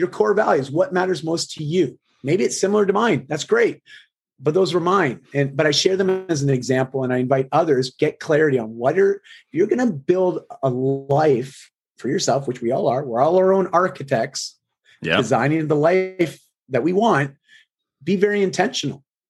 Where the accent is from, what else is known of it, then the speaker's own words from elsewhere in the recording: Canada; I am Canadian.